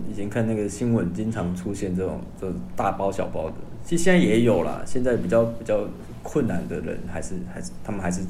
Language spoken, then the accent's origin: Chinese; Taiwan; 我们台湾人就哇